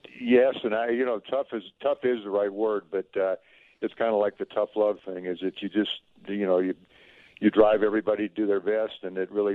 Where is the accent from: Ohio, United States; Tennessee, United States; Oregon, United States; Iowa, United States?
Tennessee, United States; Memphis; also born or lived in Georgia / Wisconsin / Chicago; I was born in Georgia during the war, and we moved to Wisconsin, and I spent the majority of my elementary school and early high school in Memphis, then moved to Chicago, graduated from high school in one of Chicago's suburbs